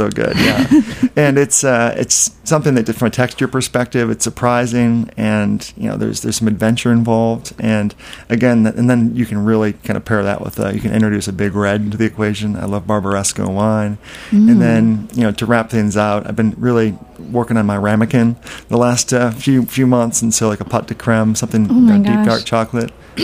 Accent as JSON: {"language": "English", "region": "Midwest", "country": "United States", "tie": "born or raised there", "also_born_or_lived": "South / Europe", "lives_now": "New York, United States", "said": "I'm a mishmash. I grew up in the Midwest and lived in the South, lived in Europe and now New York, so I guess I can turn on and off."}